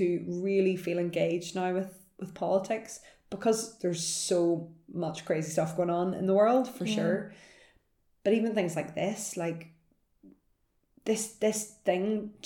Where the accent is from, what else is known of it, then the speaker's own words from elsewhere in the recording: Northern Ireland, United Kingdom; accent: Northern Irish; it's because of my Northern Irish accent.